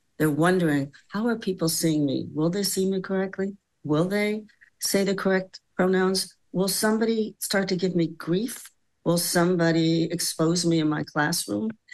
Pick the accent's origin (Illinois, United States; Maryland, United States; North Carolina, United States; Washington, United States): Illinois, United States; Chicago; The story I always tell is when I grew up in Chicago, it was very snowy and cold in the winter.